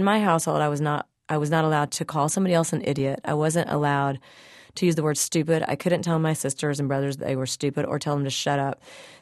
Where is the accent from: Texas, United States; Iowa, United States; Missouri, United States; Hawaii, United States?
Missouri, United States; following people like Rush Limbaugh, who's from my home state